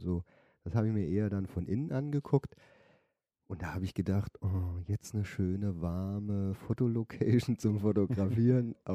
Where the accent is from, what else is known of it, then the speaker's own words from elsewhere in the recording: Germany; Ich bin Deutscher.